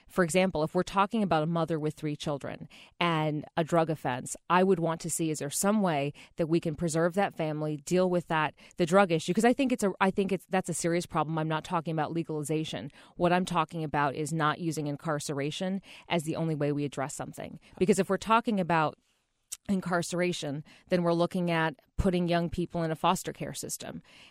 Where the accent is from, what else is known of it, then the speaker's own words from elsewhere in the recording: Champaign, Illinois, United States; I was born and raised in Champaign-Urbana